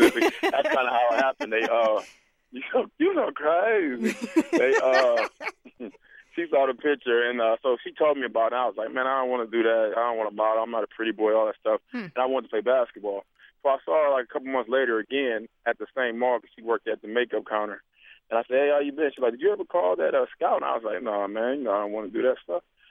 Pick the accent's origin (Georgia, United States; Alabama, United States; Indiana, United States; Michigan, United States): Michigan, United States; Detroit; And we grew up in Detroit, Michigan, actually. And a native, you know, Detroiter who I grew up with.